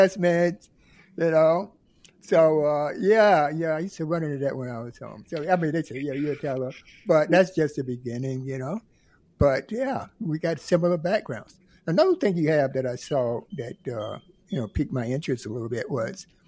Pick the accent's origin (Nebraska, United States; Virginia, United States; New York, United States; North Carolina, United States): North Carolina, United States; Williamston; So I'm from Williamston.